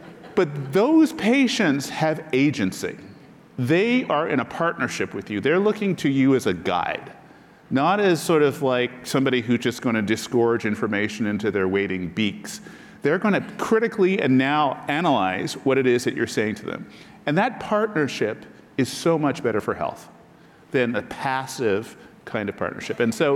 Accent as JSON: {"language": "English", "country": "Canada", "tie": "born or raised there", "said": "I mean, I grew up in Canada."}